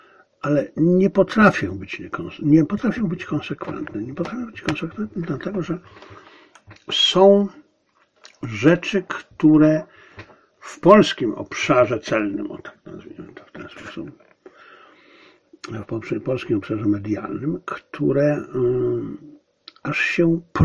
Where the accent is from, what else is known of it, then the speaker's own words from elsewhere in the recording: China; Polish is a second language; Dla Chin, których jestem, no niestety nie jestem obywatelem, ale jestem Chińczykiem.